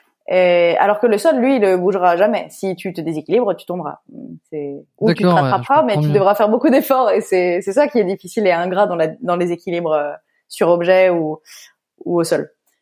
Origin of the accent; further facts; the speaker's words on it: Lille, Hauts-de-France, France; Moi, je viens de Lille, donc on a beaucoup été dans le nord de la France